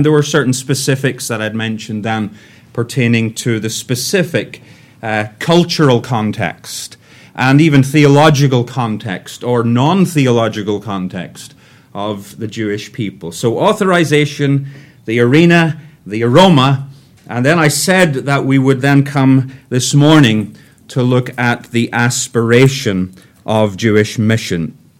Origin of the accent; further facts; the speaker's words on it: Northern Ireland, United Kingdom; I'm from Northern Ireland